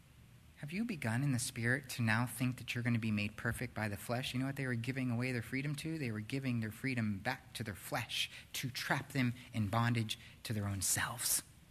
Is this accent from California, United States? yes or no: no; Florida, United States; So I grew up in South Florida. You wonder why I ever left.